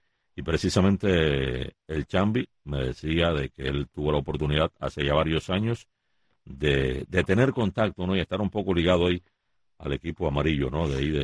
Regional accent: Madrid, Community of Madrid, Spain; Madrid, la capital.

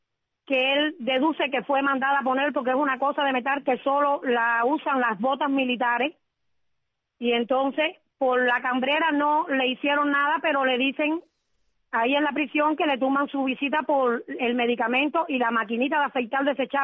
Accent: Caibarién, Villa Clara, Cuba; No, yo soy de Caibarín.

